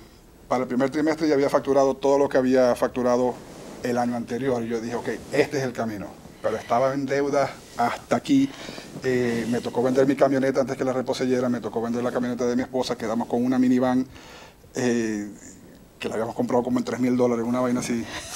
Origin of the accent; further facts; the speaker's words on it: Maracaibo, Zulia, Venezuela; yo soy de Maracaibo, como te das cuenta hablo bastante rápido